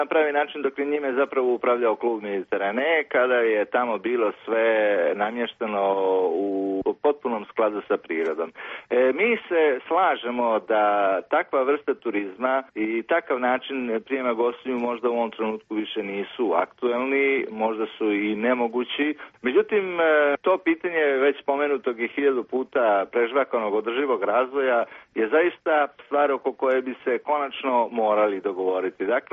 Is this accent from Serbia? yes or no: no; Montenegro; Kod nas u Crnoj Gori zbog hiljadu i nešto razloga